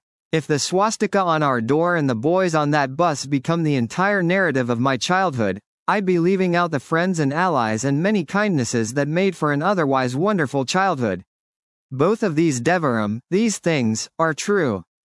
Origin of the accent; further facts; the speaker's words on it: Omaha, Nebraska, United States; When people hear I'm from Omaha, they usually say, "I didn't know there were Jews there." I tell them there were, just not many, and that it was a lovely place to grow up Jewish.